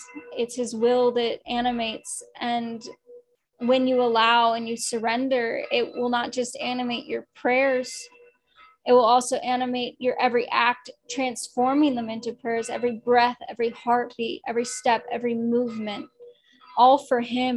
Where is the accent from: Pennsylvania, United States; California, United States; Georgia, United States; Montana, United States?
Pennsylvania, United States; Pittsburgh; Pittsburgh, Pennsylvania.